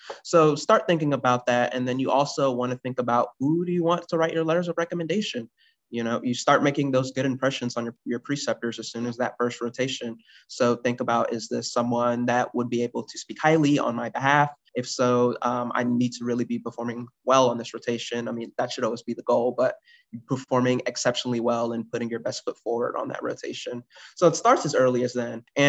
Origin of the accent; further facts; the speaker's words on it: Riverdale, Georgia, United States; I am originally from Riverdale, Georgia, just outside of the Atlanta metropolitan area. I went to high school in Riverdale, Georgia, in Clayton County.